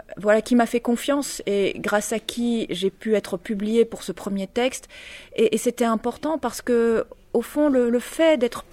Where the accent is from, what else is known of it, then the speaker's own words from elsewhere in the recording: Mouscron, Wallonia, Belgium; also born or lived in Ghent; Donc, je suis originaire de Gand, mais j'ai passé une partie de mon enfance à Moucron, près de la frontière française, d'ailleurs.